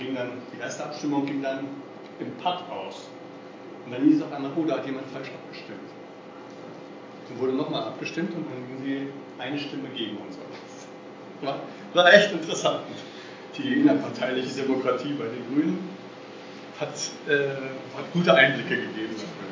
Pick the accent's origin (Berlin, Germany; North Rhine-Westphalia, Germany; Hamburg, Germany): Hamburg, Germany; also ich komme auch aus Hamburg